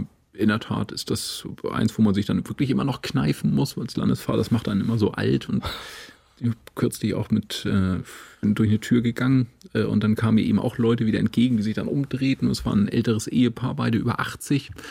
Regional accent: Eckernförde, Schleswig-Holstein, Germany; Das ist schon wirklich einfach meine Heimat.

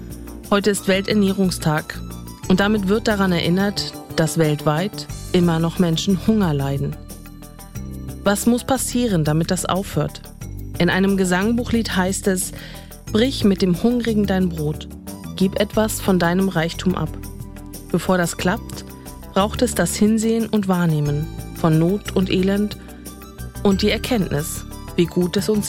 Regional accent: Northern Germany, Germany; Als Norddeutsche finde ich Kartoffeln prima

